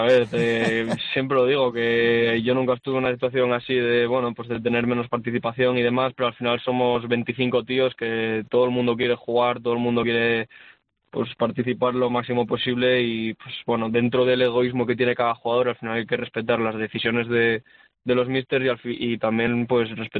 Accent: Oviedo, Asturias, Spain; soy de Oviedo, obviamente soy muy de Oviedo

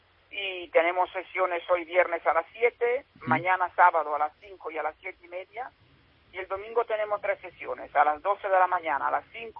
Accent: Italy; Pues como buen italiano soy supersticioso

